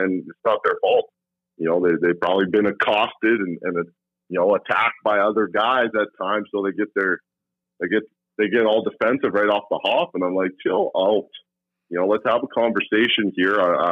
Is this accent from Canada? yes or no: yes; Canada; Like, we're Canadian. We're not evil.